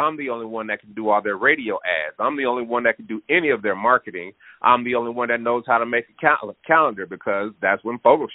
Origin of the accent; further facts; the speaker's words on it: Denver, Colorado, United States; because we're not country, right? We're not from down there. We're from Denver.